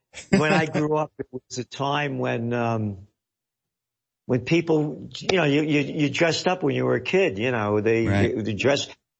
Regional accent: Bronx, New York, United States; I'm the first of the baby boomers. I'm born in 46 and I grew up in the Bronx

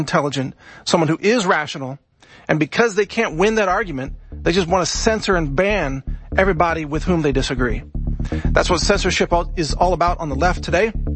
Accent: Texas, United States; And I'm a patriot and I voted for Trump and I'm a Texan and I'm a Southerner.

